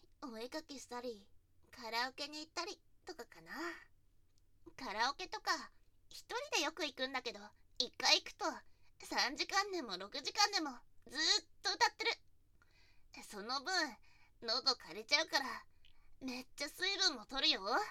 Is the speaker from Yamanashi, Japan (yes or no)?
no; Hokkaido, Japan; moved away as an adult; now in Tokyo, Japan; 出身地は北海道、ドサンコなんだ。大学に入学するときに上京したんだけど、結局通えなくて辞めちゃった。実家とも絶縁状態だし、東京が何かと便利だからずっと住んでるんだ。